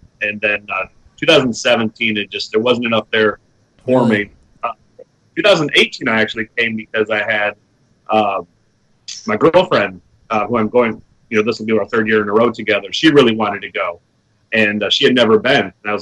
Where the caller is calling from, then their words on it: Orlando, Florida, United States; Sunny Orlando, Florida.